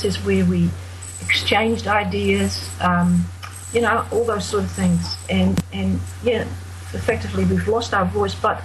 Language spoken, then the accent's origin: English; Netherlands; English is a second language; moved away